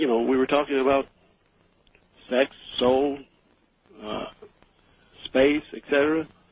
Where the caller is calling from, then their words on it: Miami, Florida, United States; I'm calling from Miami.